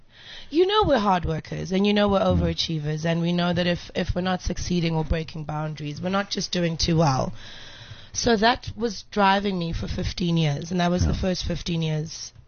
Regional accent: Grahamstown, Eastern Cape, South Africa; And my hometown, Grahamstown.

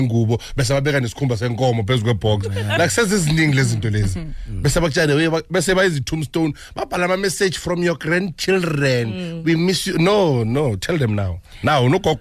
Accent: Ekurhuleni, Gauteng, South Africa; I'm from Ekurhuleni.

